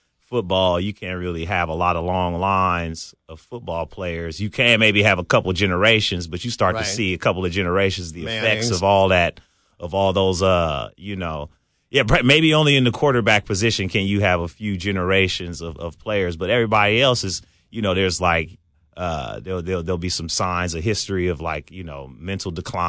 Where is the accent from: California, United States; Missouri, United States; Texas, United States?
California, United States; Oakland; now in Los Angeles, United States; when I'm in San Francisco and I mention that I live in Los Angeles, but I'm from the Bay Area, it goes from yay to boo. Like I'll say, hey, I'm from Oakland.